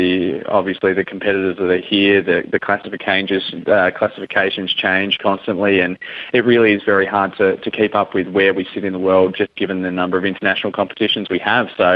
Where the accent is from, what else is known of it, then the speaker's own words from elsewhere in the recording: Adelaide, South Australia, Australia; growing up in Adelaide.